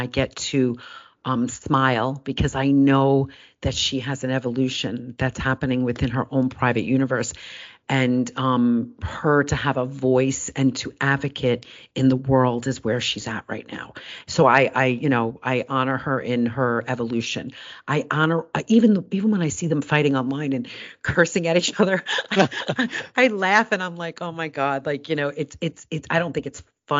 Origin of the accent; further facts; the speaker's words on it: Canada; And I'm Canadian, so I could say that.